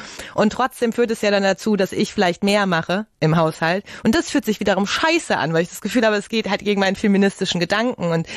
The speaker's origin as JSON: {"language": "German", "region": "North Rhine-Westphalia", "country": "Germany", "said": "ich komme ja aus dem Ruhrgebiet."}